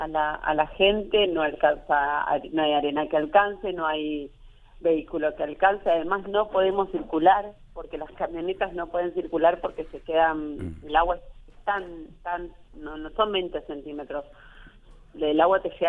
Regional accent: El Trébol, Santa Fe, Argentina; yo nací acá en el Trébol, me crié y recuerdo cuando estaba en sexto grado la primera gran inundación

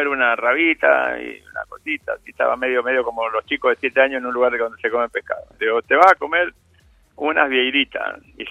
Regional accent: Argentina; somos Argentina, el primer país del mundo que tiene una ley

